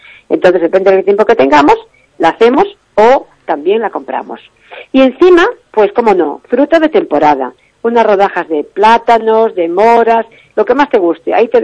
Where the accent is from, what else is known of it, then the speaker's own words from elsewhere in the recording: Galicia, Spain; nosotros somos gallegas.